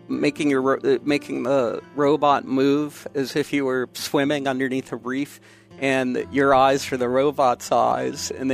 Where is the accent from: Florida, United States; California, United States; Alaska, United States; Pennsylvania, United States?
Pennsylvania, United States; Pittsburgh; growing up in Pittsburgh and not having any kind of relationship with the ocean